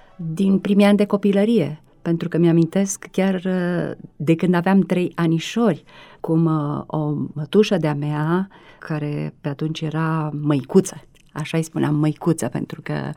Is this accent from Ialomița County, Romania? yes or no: yes; Patru Frați, Ialomița County, Romania; born there; Da, m-am născut într-o comună care se numește Patru Frați.